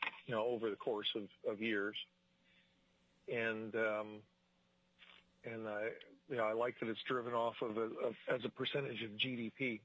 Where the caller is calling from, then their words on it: Palmer, Alaska, United States; I represent Mattsu Economic Development Corporation, and I'm calling you from Palmer, Alaska.